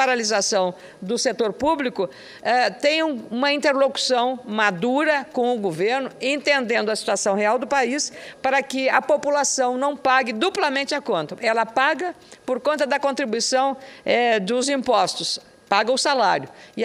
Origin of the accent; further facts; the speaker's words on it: Rio Grande do Sul, Brazil; começaram lá no meu estado, no Rio Grande do Sul, por uma ação da Ordem dos Advogados do Brasil, Rio Grande do Sul.